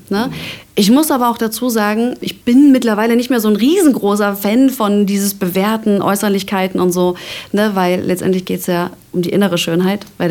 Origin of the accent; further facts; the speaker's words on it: Saxony, Germany; es wird immer meine Heimat bleiben. Ich fühle mich pudelwohl. Wir haben Wald, wir haben, Entschuldigung, wer ist denn bitte groß geworden mit, ich glaube, 4 oder 5 Seen? Wir sind da mit Rollschuhen hingekarrt, ob das jetzt zum Knappensee war, zum Silbersee, Senftenberger See